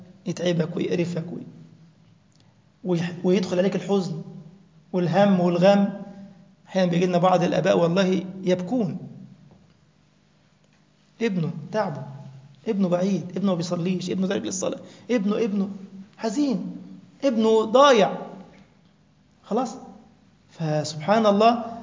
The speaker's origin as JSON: {"language": "Arabic", "country": "Egypt", "said": "يعني في واحد تابعني كده من بتوع الأوقاف عندنا في مصر"}